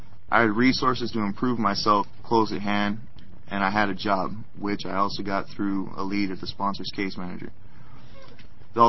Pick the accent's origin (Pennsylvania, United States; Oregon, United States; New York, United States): Oregon, United States; I informed my counselor that I was from Lane County and I needed housing.